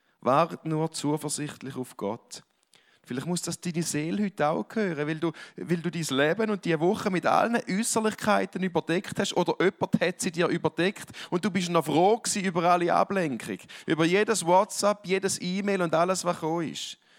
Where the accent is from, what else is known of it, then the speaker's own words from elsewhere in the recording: Switzerland; Dann probiere ich als Schweizer immer. Ich sage, oh, thank you, I'm fine, I just arrived from Switzerland.